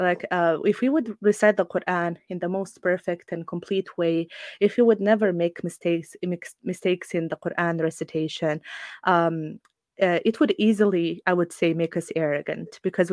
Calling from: Bosnia & Herzegovina; I'm joining you from Bosnia.

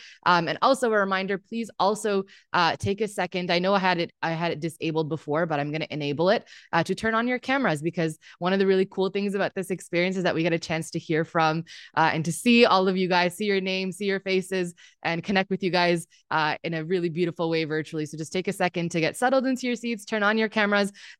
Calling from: Toronto, Ontario, Canada; So I'm coming in from Toronto.

